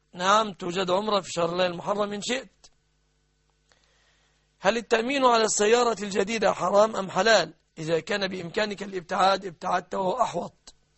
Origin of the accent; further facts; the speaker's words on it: Egypt; لعل الله أن يرفع عن بلادنا مصر ما حل بها من بلاء وفوضى